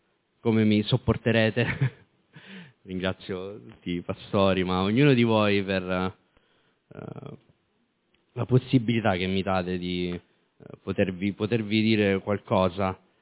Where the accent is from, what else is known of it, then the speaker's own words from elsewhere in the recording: Catania, Sicily, Italy; però sì, sono un catanese, sì